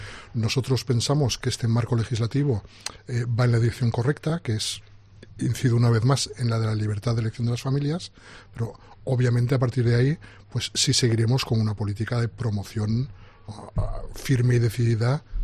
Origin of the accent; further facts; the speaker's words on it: Elche, Valencian Community, Spain; Yo soy de Elche. Entonces, en conversaciones formales de este tipo, prefiero expresarme en castellano, pero el valenciano lo hablo perfectamente